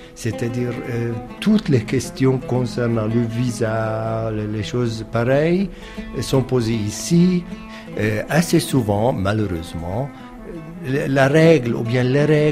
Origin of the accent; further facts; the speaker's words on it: Ramallah, West Bank, Palestine; also born or lived in Amman, Jordan; Je suis né à Amman, en Jordanie, il y a 55 ans. Mais mes parents, qui sont palestiniens, moi-même, je suis palestinien, mes parents ont décidé 1954 de s'installer à Ramallah.